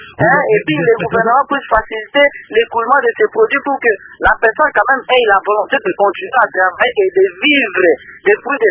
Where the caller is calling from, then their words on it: Mbandaka, Équateur, DR Congo; Mais si vous voyez ici chez nous en Bandaka